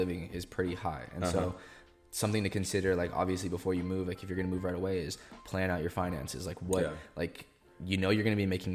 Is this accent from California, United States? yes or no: yes; California, United States; like I'm from the Bay Area, so I can live at home for six months to a year and just save all of my money